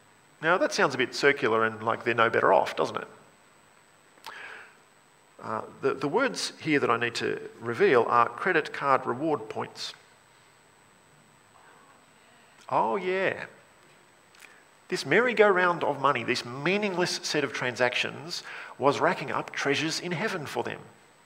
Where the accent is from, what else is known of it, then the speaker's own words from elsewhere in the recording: Australia; Now, as Australian Christians, we want to follow Jesus and we want to be in the kingdom of God